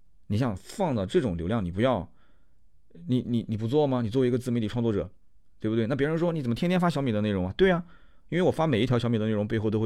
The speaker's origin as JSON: {"language": "Chinese", "town": "Nanjing", "region": "Jiangsu", "country": "China", "said": "我们南京话讲就有点姑苏。"}